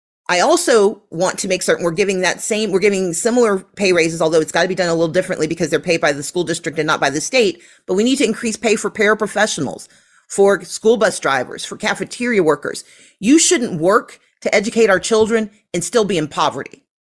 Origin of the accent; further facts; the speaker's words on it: Mississippi, United States; now in Georgia, United States; Now, I grew up in Mississippi. That doesn't make any sense.